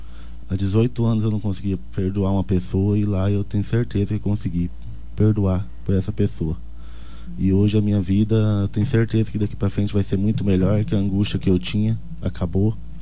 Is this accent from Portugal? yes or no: no; Itaporã, Mato Grosso do Sul, Brazil; Eu sou de Itaporã.